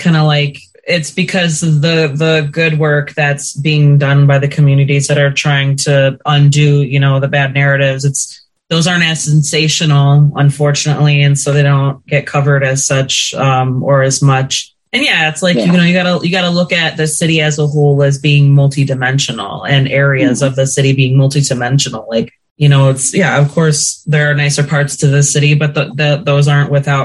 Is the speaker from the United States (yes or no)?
yes; Illinois, United States; And I'm from, I mean, I'm not from Chicago, the city, but I've lived in the suburbs like all my life.